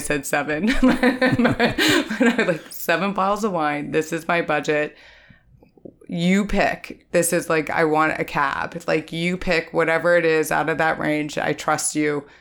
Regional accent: Boardman, United States; also born or lived in San Mateo, United States; So raised here in Boardman, but I was born in San Mateo.

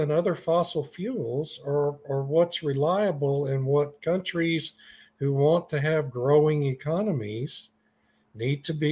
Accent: Texas, United States; was in Austin, in my home state, praising China for what it's doing on the energy transition.

